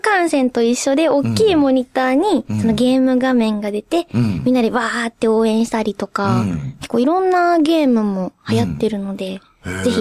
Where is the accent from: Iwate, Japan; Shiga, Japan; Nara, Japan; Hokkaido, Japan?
Shiga, Japan; 滋賀県出身なので、